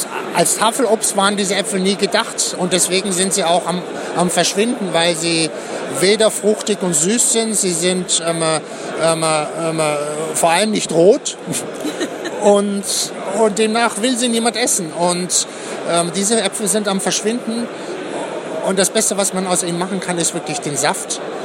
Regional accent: France; German is a second language; now in Finland; man wird als Franzose geboren und wenn man in dem Kontext in einem Weinhaushalt, Weinbauerhaushalt aufwächst, dann kriegt man das mit.

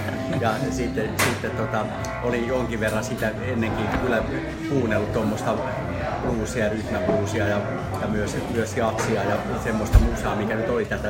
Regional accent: Tampere, Pirkanmaa, Finland; also born or lived in Vaasa; now in Denmark; Minä olen alun perin Tampereelta kotoisin, mutta asuin pitkään Vaasassa, mutta nyt olen sitten myös muuttunut tässä ulkosuomalaiseksi. Asun nykyään Tanskassa.

